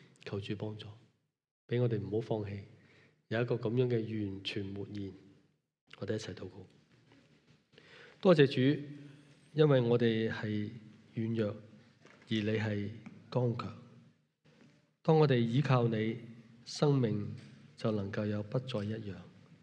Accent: Hong Kong; 我们香港人或者中国人有句说话

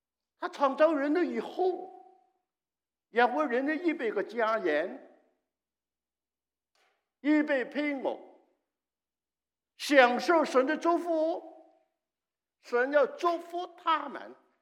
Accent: China; also born or lived in Hong Kong / Canada; 你是中国来的，我也是中国来的。我在中国停过，我在香港停过，我在加拿大也停过

